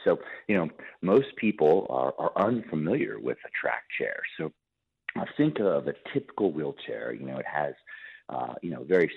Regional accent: Annapolis, Maryland, United States; I'm originally from the Annapolis, Maryland area. So grew up right outside of D.C., kind of smack dab in the middle between Washington, D.C. and Baltimore, Maryland.

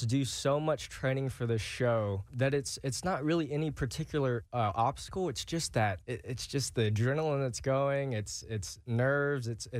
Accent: Fayetteville, Georgia, United States; I grew up Metro Atlanta, so Fayetteville, Hampton area.

